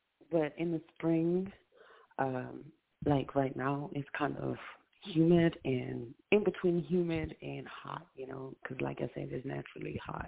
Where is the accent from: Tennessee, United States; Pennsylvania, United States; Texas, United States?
Texas, United States; Houston; I'm from Houston, Texas.